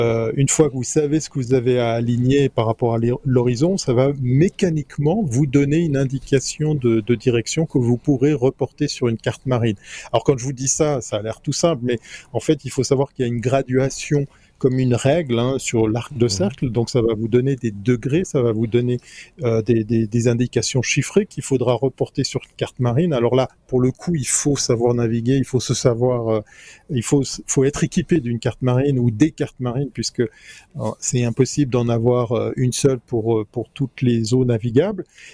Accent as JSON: {"language": "French", "country": "Switzerland", "said": "je suis neutre, je suis suisse, donc..."}